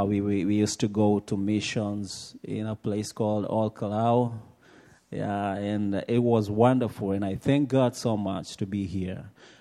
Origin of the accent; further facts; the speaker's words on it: Nairobi, Kenya; from Nairobi, Kenya, and I'm so glad to be here.